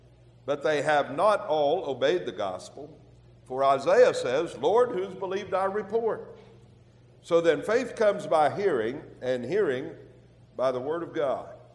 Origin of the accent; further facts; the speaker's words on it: Parkersburg, West Virginia, United States; I'm a mountaineer. I'm from Parkersburg originally, my wife and I both.